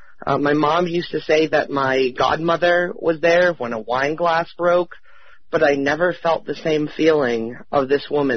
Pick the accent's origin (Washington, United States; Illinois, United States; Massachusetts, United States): Massachusetts, United States; East Hampton; I'm from East Hampton, Massachusetts.